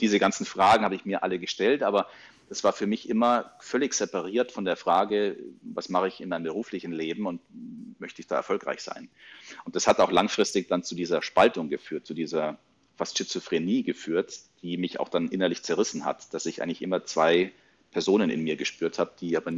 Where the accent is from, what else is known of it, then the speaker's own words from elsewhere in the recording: Rosenheim, Bavaria, Germany; Ich bin in Rosenheim aufgewachsen.